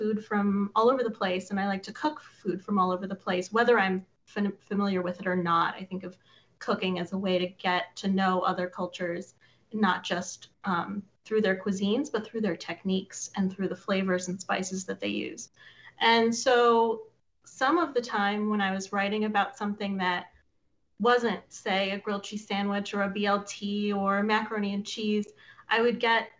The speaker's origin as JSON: {"language": "English", "region": "Illinois", "country": "United States", "tie": "born or raised there", "said": "I think growing up outside of Chicago, I probably heard it about cuisines which were just generally not American"}